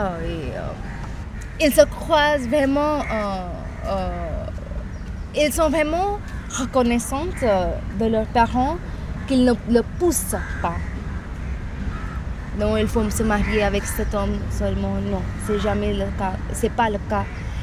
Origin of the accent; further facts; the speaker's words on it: Mumbai, Maharashtra, India; Bobby et moi, nous sommes de Bombay.